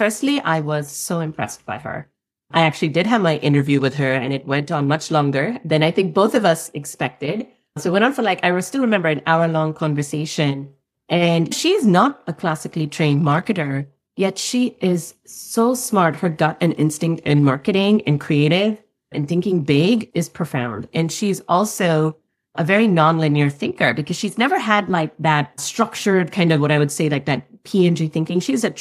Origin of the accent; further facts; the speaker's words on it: Pakistan; now in Los Angeles, United States; I'm originally from Pakistan.